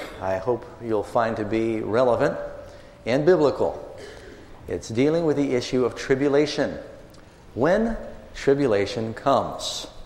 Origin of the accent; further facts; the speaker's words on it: New York City, New York, United States; also born or lived in California; I grew up in New York City. I was born in California, but I still have dual citizenship, if you don't mind.